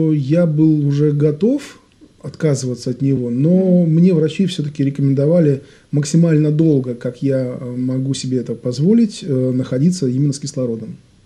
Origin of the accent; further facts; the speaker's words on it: Severodvinsk, Arkhangelsk Oblast, Russia; also born or lived in Saint Petersburg; Нет, я родился в Санкт-Петербурге, но волею судеб мы переехали в Северодвинск